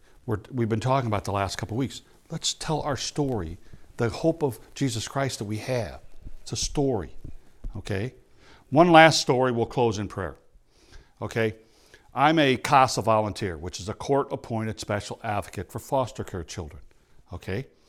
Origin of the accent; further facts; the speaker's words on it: East Peoria, Illinois, United States; My best friend I grew up with in East Peoria lives in Green Bay, Wisconsin today.